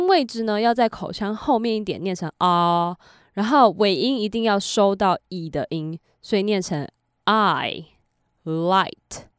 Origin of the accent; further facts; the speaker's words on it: Taiwan; 我就不是一个 ABC， 然后也不是上过什么双语幼儿园或是外国学校，我就只是一个非常非常普通的台湾人。